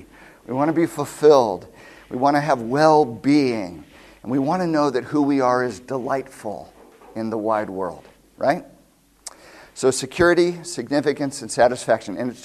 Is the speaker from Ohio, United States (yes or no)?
yes; Ohio, United States; also born or lived in Wisconsin; now in Chicago, United States; Well, I'm an American. I was born in Wisconsin. I grew up in Ohio. I now live in Chicago.